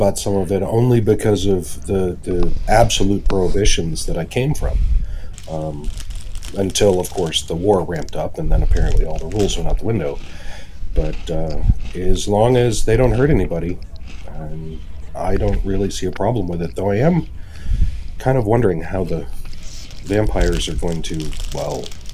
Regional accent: Spokane, Washington, United States

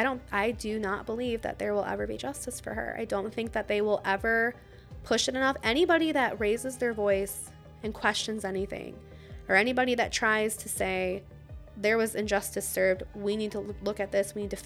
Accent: Ohio, United States; Again, we're from Ohio, so I think we're kind of, like, naive in a way because we don't, none of that is around here.

